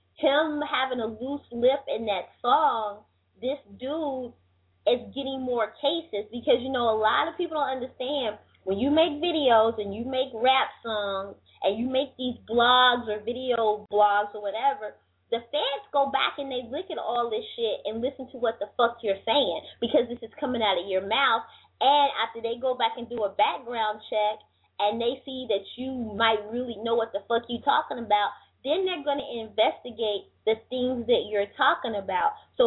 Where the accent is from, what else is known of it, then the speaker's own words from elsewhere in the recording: Greensboro, North Carolina, United States; He's supposed to be in Charlotte on Saturday and Greensboro, which is my hometown, tomorrow.